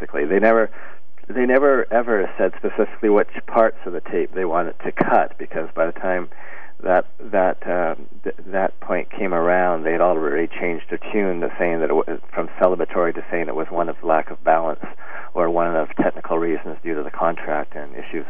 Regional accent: Kelowna, British Columbia, Canada; Because when I grew up in Kelowna, it was basically, and still is to a large part, an apartheid state

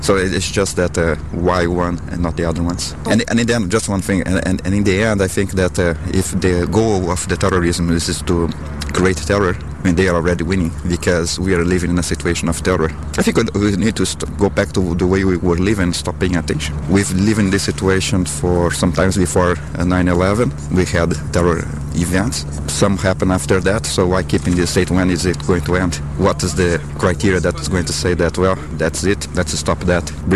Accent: Brazil; English is a second language; I'm from Brazil.

